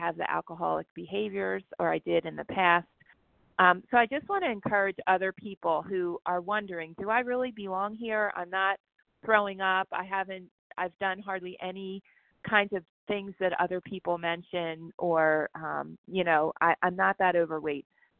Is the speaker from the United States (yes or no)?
yes; New Jersey, United States; I'm from New Jersey.